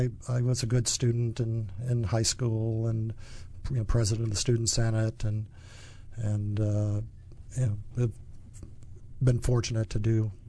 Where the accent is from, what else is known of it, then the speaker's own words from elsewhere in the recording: Wisconsin, United States; Wisconsin, born and raised in a small town.